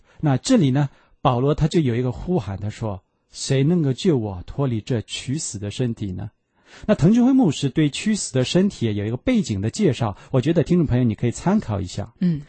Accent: Shandong, China; accent: Shandong; 咱们山东话说后脊梁杆子

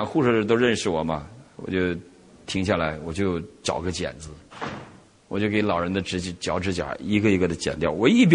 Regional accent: Huimin, Shandong, China; 山东的，我老乡啊，我老家在山东，我常常记得我家惠民的，

